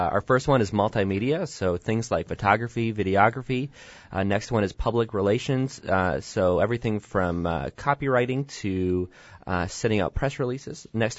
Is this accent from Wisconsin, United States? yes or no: yes; Oshkosh, Wisconsin, United States; I'm an Oshkosh native, so born and raised in Oshkosh, Wisconsin, and I've always had a passion for advertising and marketing.